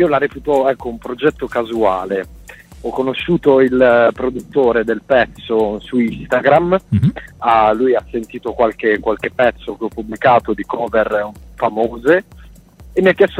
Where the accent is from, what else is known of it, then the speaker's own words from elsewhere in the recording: Sanremo, Liguria, Italy; Sono, ecco, nella mia terra ora, sono qua in Liguria